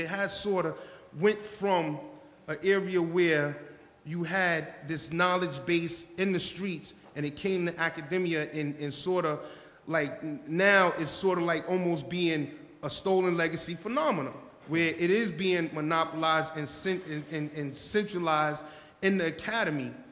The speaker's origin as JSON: {"language": "English", "town": "Bronx", "region": "New York", "country": "United States", "tie": "born or raised there", "said": "I was born and raised in the Bronx. I'm 35, so I grew up."}